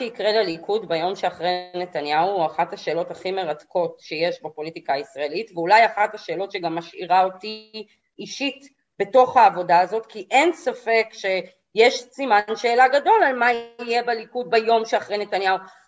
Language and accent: Hebrew; Jerusalem, Jerusalem District, Israel; אני גדלתי בבית הליברלי השמאלני שלי בירושלים.